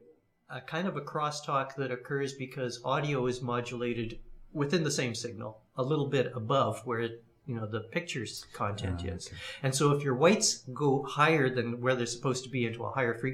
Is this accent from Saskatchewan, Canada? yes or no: yes; Saskatchewan, Canada; Well, I grew up in southeastern Saskatchewan, Canada.